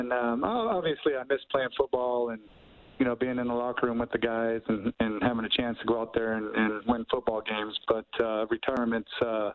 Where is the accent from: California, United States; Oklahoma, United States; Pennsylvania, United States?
Pennsylvania, United States; Reading; It was up in the wilderness, pretty close to my hometown of Reading, about an hour away.